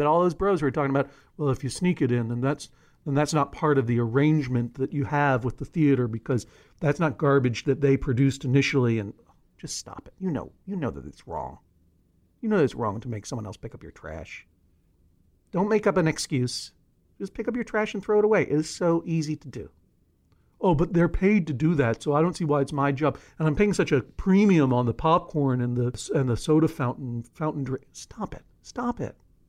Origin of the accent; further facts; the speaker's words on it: Brookline, Massachusetts, United States; also born or lived in Boston; I think that there was definitely a convention when I was growing up in Brookline and Boston that you would leave your old popcorn things on the floor